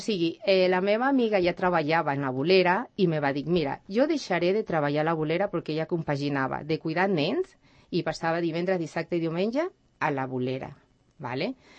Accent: Ecuador; Catalan is a second language; moved away as an adult; now in Spain; Jo vaig vindre com 21 anys, molt joveneta, des de... Jo soc d'Equador, ¿vale? Me vas vindre aquí a Espanya per amor

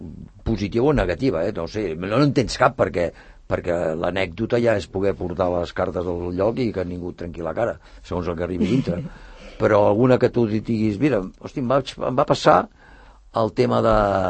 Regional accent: Barcelona, Catalonia, Spain; Jo sóc de Barcelona

